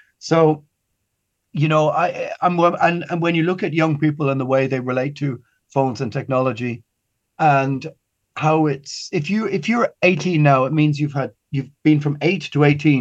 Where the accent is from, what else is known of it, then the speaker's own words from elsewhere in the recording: Ireland; look, I'm Irish. If you want to play that game, we can go into Irish history.